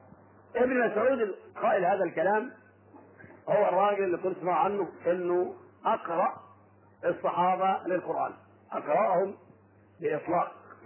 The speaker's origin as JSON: {"language": "Arabic", "region": "Sharqia Governorate", "country": "Egypt", "tie": "born or raised there", "said": "في بلدتي منذ شهر قم حليم من القاهرة الشرقية"}